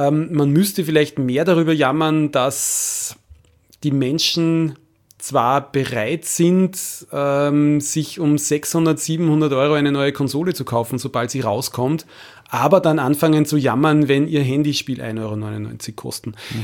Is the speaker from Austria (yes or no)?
yes; Austria; sage ich als Österreicher.